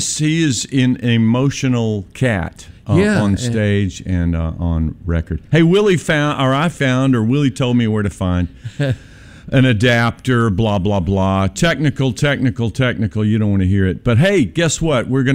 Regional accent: Memphis, Tennessee, United States; I got kind of emotional thinking about my hometown that they were using as an example to these rich guitar playing smart ass people who were going to this music school, but they were using some Memphis music as an example

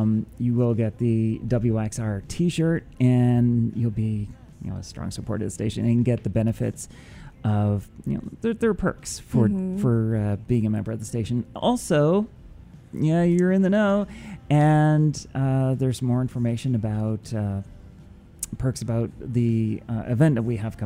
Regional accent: Canada; now in Memphis, United States; Just being a Canadian down here, I've been different cities

